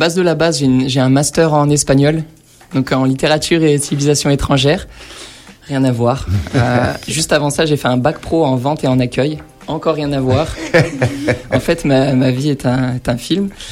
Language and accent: French; Albertville, Auvergne-Rhône-Alpes, France; Après, je suis venu à Grenoble. Je viens d'Albertville en Savoie